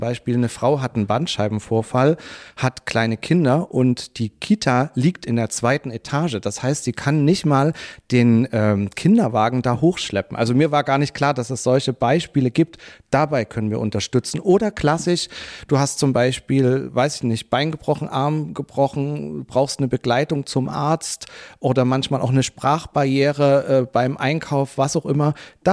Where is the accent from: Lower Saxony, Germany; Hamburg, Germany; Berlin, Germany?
Berlin, Germany; als Berliner Junge